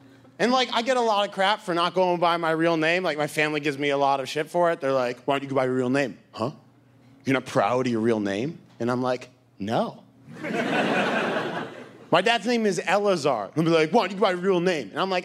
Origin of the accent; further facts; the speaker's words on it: Boston, Massachusetts, United States; I'm from Boston. I'm from this really racist part of Boston called Boston. And I'm an Orthodox Jew.